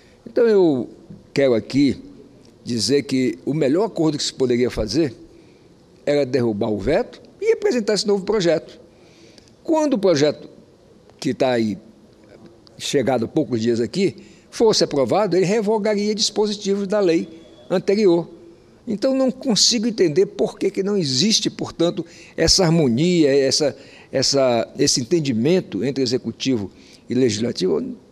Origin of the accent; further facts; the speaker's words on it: Roraima, Brazil; como roraimense, como amazônida, como homem que, inclusive, se formou lá, não conheço a Amazônia só por ouvir falar